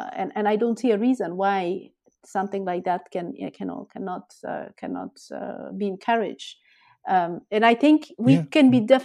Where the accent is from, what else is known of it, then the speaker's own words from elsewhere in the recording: Afghanistan; because I am from Afghanistan, because I spoke their language